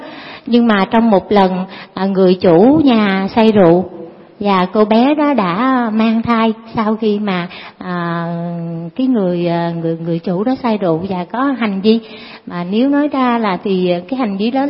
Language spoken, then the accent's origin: Vietnamese; Cu Chi, Ho Chi Minh City, Vietnam; cụ thể là đến cái quê hương của tôi đang sống, đó là Củ Chi các bạn. Tôi ở huyện Củ Chi